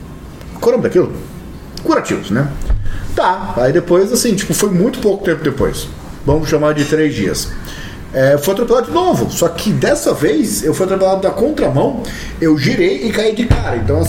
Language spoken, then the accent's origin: Portuguese; São Vicente, São Paulo, Brazil; born there; Eu nasci numa São Vicente diferente, era mais selvagem, tinha as vans, né